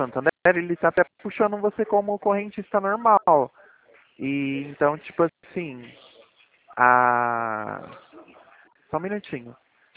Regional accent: Limeira, São Paulo, Brazil; Eu sou aqui de Limeira. Limeira, São

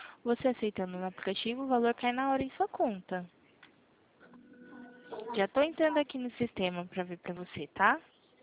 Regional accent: Limeira, São Paulo, Brazil; Eu sou de Limeira, São Paulo.

